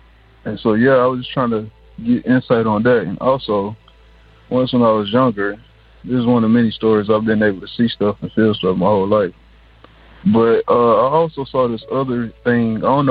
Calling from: Atlanta, Georgia, United States; I'm calling from Atlanta, Georgia.

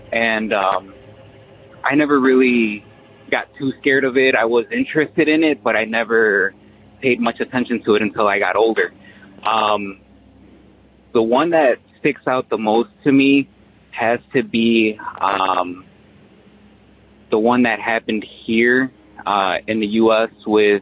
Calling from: Waukegan, Illinois, United States

